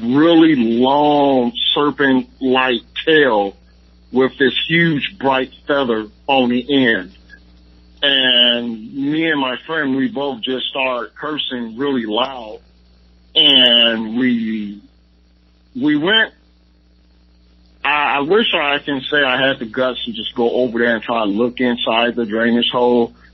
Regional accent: Chicago, Illinois, United States; I grew up in Chicago.

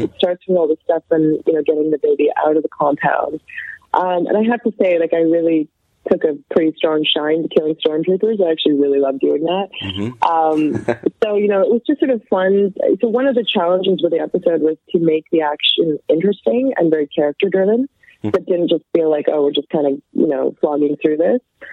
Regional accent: Canada; I grew up in Canada.

